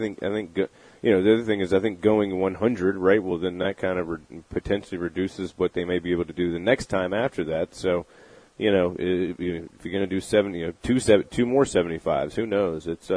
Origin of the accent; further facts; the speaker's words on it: Destin, Florida, United States; Yeah, my buddy where I grew up in Destin, Florida.